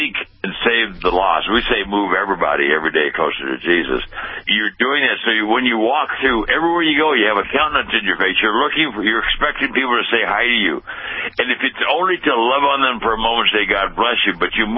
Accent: Pasadena, California, United States; But my parents begged me to go to this Christian school in our town. I was born and raised in Pasadena. It was Pasadena College.

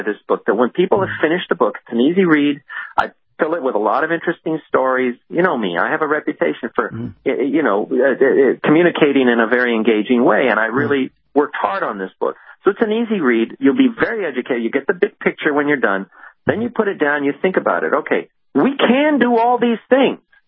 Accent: Los Angeles, California, United States; as a little kid growing up in East L.A., but I'm also a Christian

